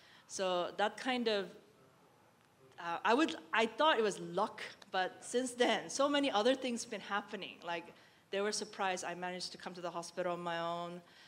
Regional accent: United States; because I know I'm from the States.

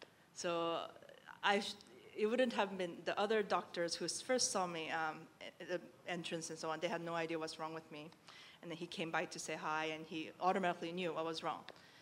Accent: United States; because I know I'm from the States.

